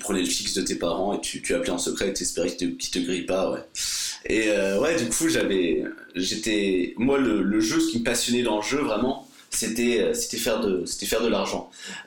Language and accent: French; Brittany, France; also born or lived in Germany; j'ai grandi en Bretagne. J'ai fait tout mon collège en Bretagne. Et en seconde, je suis parti un an chez mon père en Allemagne pour faire la seconde en Allemagne pour améliorer mon allemand